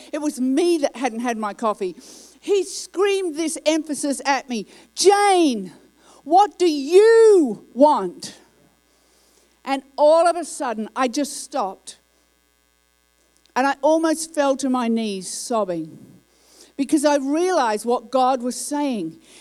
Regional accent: Australia; also born or lived in England; now in United States; Now, I was born in England, raised in Australia, and now I live in America

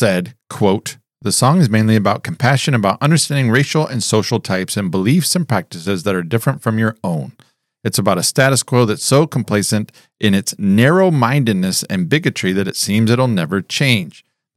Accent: Zimbabwe; accent: Zimbabwean; you mentioned a suitcase to put my Zimbabwean accent in.

